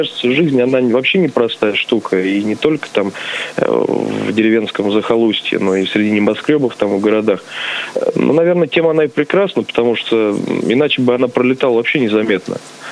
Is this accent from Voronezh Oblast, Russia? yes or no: yes; Tishanka, Voronezh Oblast, Russia; На самом деле, я обычный парень из Тишанки.